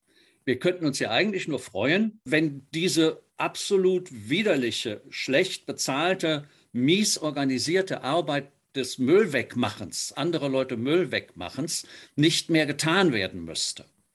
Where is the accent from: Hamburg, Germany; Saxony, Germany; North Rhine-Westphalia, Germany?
North Rhine-Westphalia, Germany; Bonn; ich bin ja aus Bonn